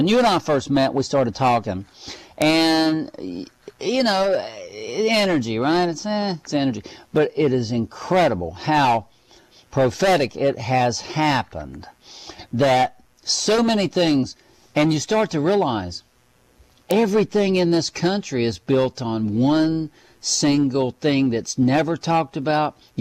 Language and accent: English; Miami, Florida, United States; 40 below zero in Oklahoma and 95 in my hometown of Miami.